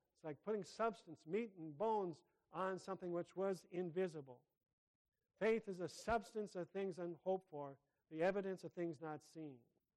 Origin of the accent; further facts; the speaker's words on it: South Dakota, United States; back in my hometown, small town in South Dakota